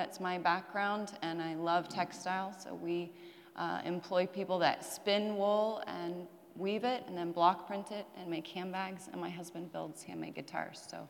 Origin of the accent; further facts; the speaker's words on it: Kansas City, United States; I grew up in Kansas City, probably similar to most of you, in a wonderful, loving Christian home. Went K through 12 in Kansas City Christian School